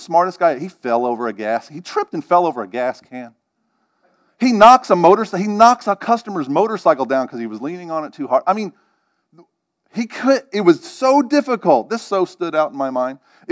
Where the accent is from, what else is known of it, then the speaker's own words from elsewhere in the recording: Northeast, United States; I'm not from the South, I'm from the Northeast area, actually.